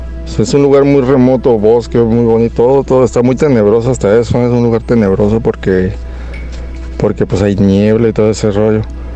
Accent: Loreto, Baja California Sur, Mexico; Y pues yo nací ahí, pero me crié en Loreto, Baja California Sur.

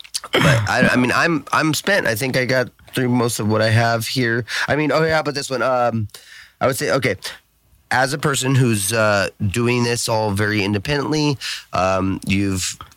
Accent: California, United States; I'm actually from California. I'm born and raised here, but I understand fleeing from here.

